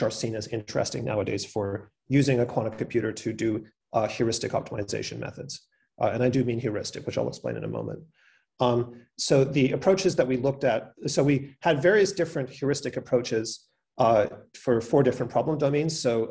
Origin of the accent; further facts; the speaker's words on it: Australia; also born or lived in Canada; because I'm an Australian and Canadian, and because we're in Australia, I'm using the correct spelling.